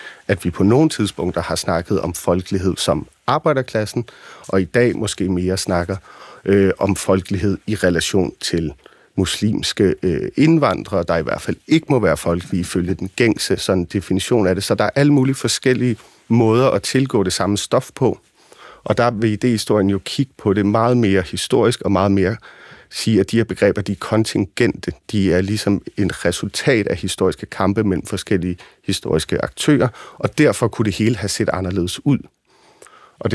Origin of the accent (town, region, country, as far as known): Copenhagen, Capital Region of Denmark, Denmark; born or raised there